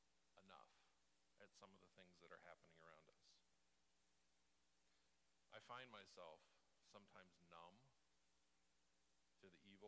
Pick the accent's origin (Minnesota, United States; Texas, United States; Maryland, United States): Minnesota, United States; Northfield; Maybe it's the fact that I grew up in Northfield, Minnesota, where every year we celebrated the defeat of Jesse James days.